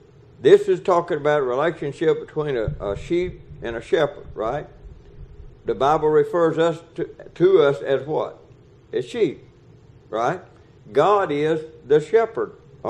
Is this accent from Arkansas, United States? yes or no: no; Georgia, United States; I was born and raised in South Georgia on the farm. We had cows.